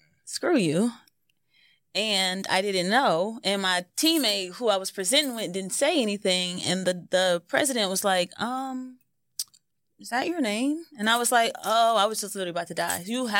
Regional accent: Michigan, United States; I'm from Michigan.

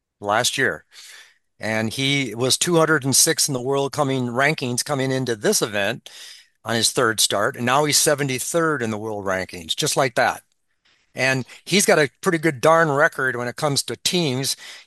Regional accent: Iowa, United States; I'm from Iowa, so I kind of tend to see the love the Midwest guys when they do well

